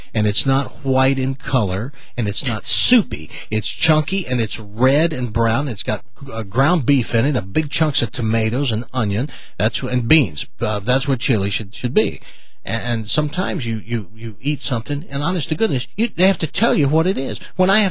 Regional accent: the South, United States; And I am from the South, and I have been in places and watched old guys sitting around.

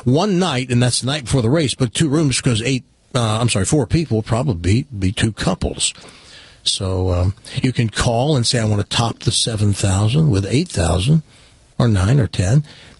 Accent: Tennessee, United States; Yeah, I'm a huge … fan because I grew up in Tennessee

